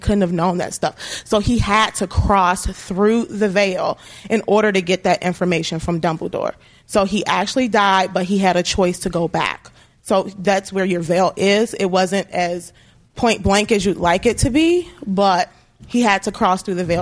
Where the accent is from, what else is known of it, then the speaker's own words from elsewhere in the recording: Washington, District of Columbia, United States; I'm from Washington, D.C.